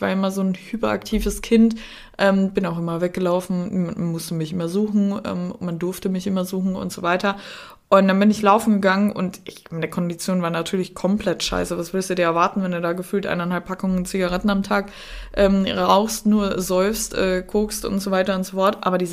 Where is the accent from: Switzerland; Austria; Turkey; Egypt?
Austria; born there; also born or lived in Germany; Ich bin nämlich in Österreich geboren, habe dann mal in Deutschland gelebt, bin dann zurück nach Österreich, weil ich dachte, Heimat, da komme ich dann an, da werde ich dann glücklich.